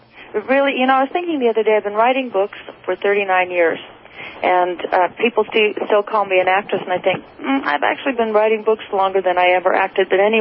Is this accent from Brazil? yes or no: no; Ireland; Actually, I write, you know, because I'm Irish, and we Irish either drink or write.